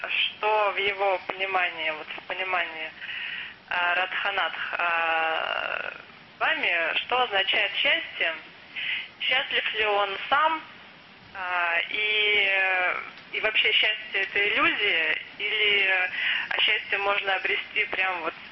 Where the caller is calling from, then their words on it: Moscow, Russia; я звоню из Москвы, мне 33 года